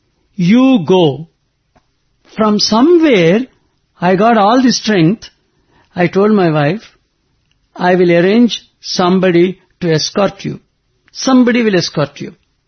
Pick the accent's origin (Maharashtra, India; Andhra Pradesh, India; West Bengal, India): Andhra Pradesh, India; Visakhapatnam; English is a second language; now in Washington, United States; My family and myself, we came from Washington to Bombay. The main idea was that we should all come to Whitefield, first have a darshan, then go home to our native place. We go to Visakhapatnam, Vijayanagaram.